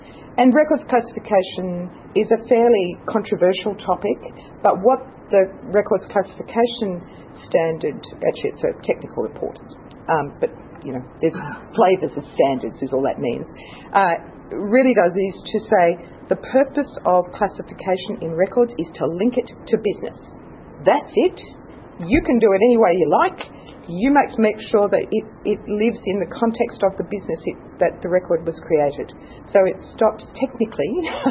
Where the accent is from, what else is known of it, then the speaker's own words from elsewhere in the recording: Australia; And because we're Australian, we don't like the definitions necessarily that other people perhaps want to constrain records by.